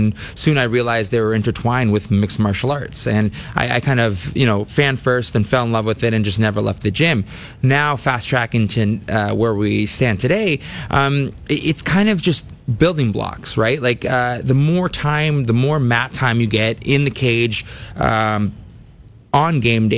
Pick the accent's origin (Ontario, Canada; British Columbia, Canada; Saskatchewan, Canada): Ontario, Canada; Ottawa; It definitely helps to have the hometown crowd on your side.